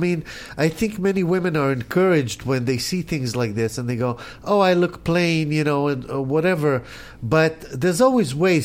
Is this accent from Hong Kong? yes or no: no; Israel; From Israel.